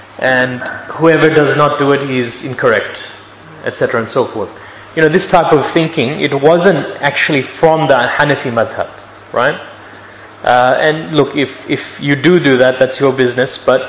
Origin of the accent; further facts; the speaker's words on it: Pakistan; English is a second language; since I'm a Pakistani myself, you know, I don't see any wrong in saying this